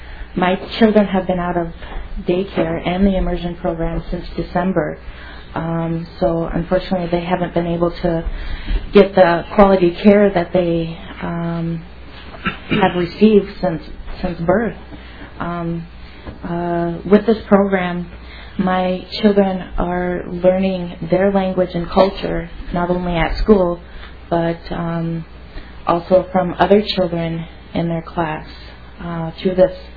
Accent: Rapid City, South Dakota, United States; now in Minneapolis, United States; I'm originally from Rapid City, South Dakota, enrolled member of the Oglala Sioux Nation of Pine Ridge, South Dakota.

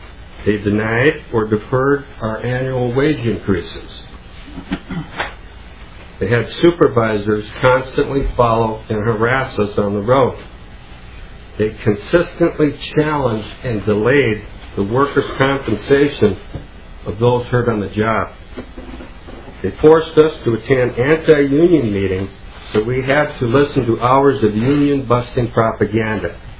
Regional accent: Champlin, Minnesota, United States; I'm from Champlin.

